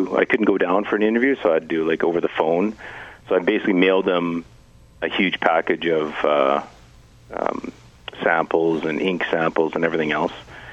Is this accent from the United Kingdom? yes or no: no; Kenora, Ontario, Canada; I grew up in Kenora.